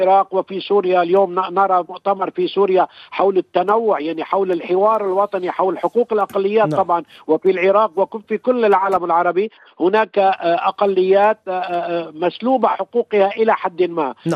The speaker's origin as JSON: {"language": "Arabic", "country": "Lebanon", "said": "يعني عندنا في لبنان 4 أو 5 طوائف كبرى تتحكم بمصير الطوائف الأقل عددا في لبنان."}